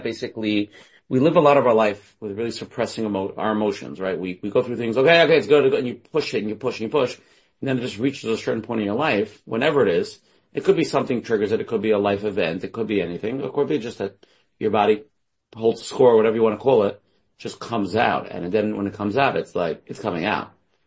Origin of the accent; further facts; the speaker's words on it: United States; I'm from New Jersey, New York.